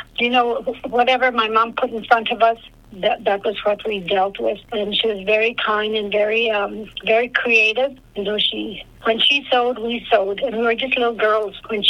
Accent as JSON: {"language": "English", "town": "Aklavik", "region": "Northwest Territories", "country": "Canada", "tie": "born or raised there", "said": "I was born a twin on December 31st, 1953, in the Klavik. We grew up on my mom and dad's trap line"}